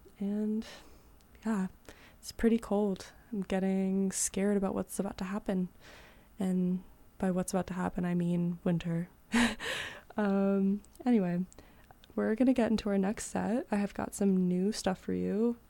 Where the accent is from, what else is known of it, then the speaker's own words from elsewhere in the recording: California, United States; now in Burlington, United States; That's a fact about me. I'm from California, and this is going to be my first winter.